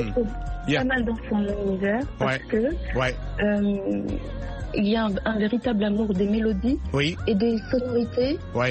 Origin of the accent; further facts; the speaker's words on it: Cameroon; moved away as an adult; now in France; Je suis née au Cameroun, j'ai grandi, j'ai fait mon école primaire, secondaire, l'université, et je suis venue en France pour poursuivre mes études après mon baccalauréat. Je suis en France depuis 2003.